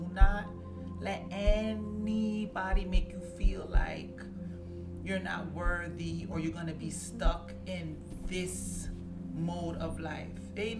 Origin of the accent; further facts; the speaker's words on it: Bronx, New York, United States; So growing up in the Bronx, of course, it has its good and its bad.